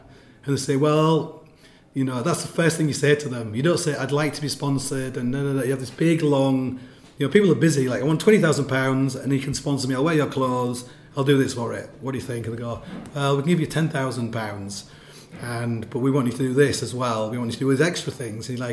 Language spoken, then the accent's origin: English; England, United Kingdom; I'm like, I'm from England.